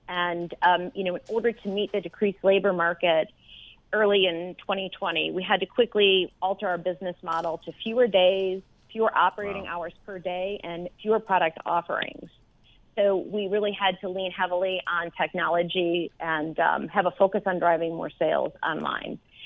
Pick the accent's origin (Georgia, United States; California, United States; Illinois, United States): Illinois, United States; Chicago; Yes, I grew up in Chicago, and both of my grandmothers, Mildred and Madeline, lived across the alley from each other.